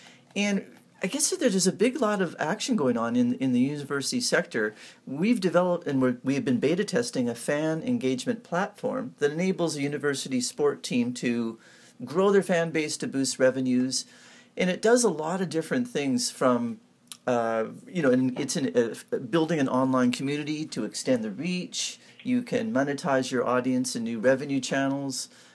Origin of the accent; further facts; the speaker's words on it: California, United States; You know, I grew up in California, and I used to watch the 3-on-3, volleyball on the beach.